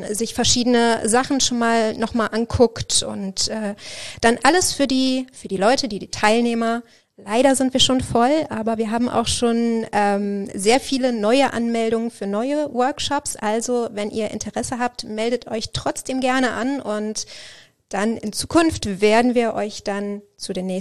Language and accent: German; Düsseldorf, North Rhine-Westphalia, Germany; ich komme aus Düsseldorf eigentlich, habe dort Kommunikationsdesign studiert